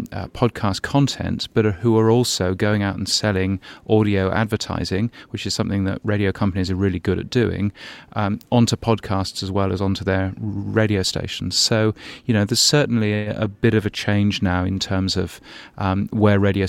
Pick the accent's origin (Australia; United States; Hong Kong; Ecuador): Australia; my home country of Australia